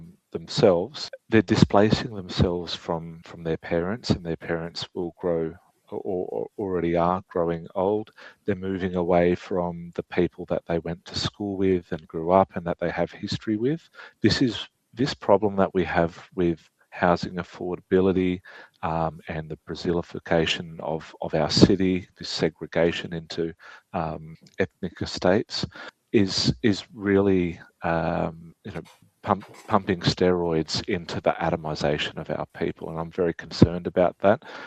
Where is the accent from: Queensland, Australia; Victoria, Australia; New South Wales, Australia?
New South Wales, Australia; Sydney; I was born in Western Sydney. I've always lived in Western Sydney.